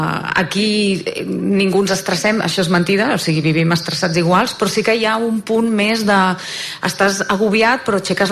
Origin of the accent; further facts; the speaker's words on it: Sant Feliu de Llobregat, Catalonia, Spain; now in Garrotxa, Spain; Soc de Sant Feliu de Llobregat.